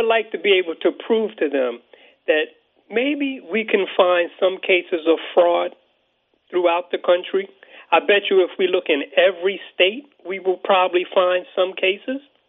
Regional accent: Philadelphia, Pennsylvania, United States; I mean, I grew up in Philadelphia.

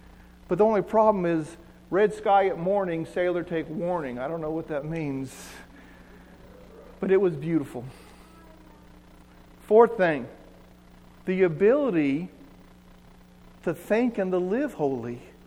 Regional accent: New Mexico, United States; See, Melissa and I are not from around here. I'm from New Mexico.

